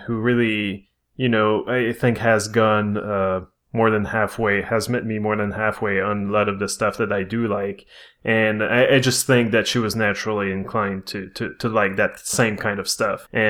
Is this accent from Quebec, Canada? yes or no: yes; Quebec, Canada; Maybe it's I'm privileged as a Canadian and or as